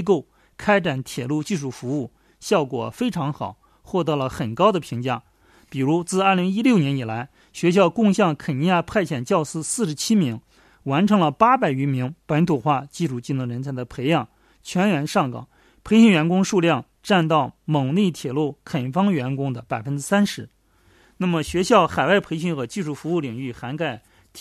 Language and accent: Chinese; Shaanxi, China; 我觉得一个是咱们陕西人这种这个大秦人这种吃苦的精神